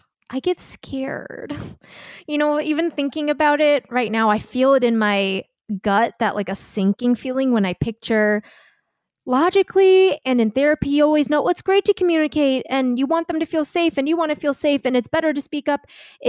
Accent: Chicago, Illinois, United States; I'm from Chicago.

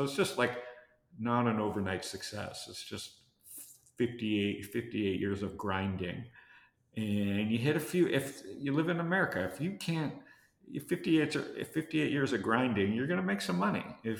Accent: Toronto, Ontario, Canada; now in United States; I'm a Jew from Toronto.

